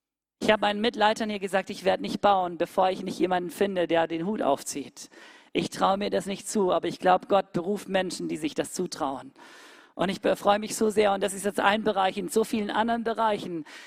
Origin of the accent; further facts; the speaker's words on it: Cameroon; now in Germany; Ich bin ein Berliner, ja, ich bin ein Kameruner und jetzt lebe ich in Deutschland, jetzt bin ich ein Deutscher